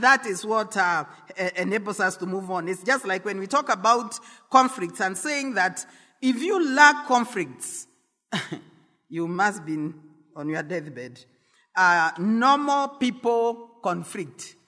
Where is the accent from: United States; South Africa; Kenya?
Kenya; And say, thank you, Lord, I'm a Kenyan.